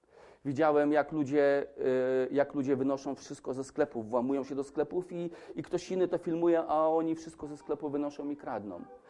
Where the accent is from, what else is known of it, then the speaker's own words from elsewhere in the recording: Masovian Voivodeship, Poland; pochodzę z Mazowsza, pochodzę z miejscowości, która ostatnio znowu coś o niej pisali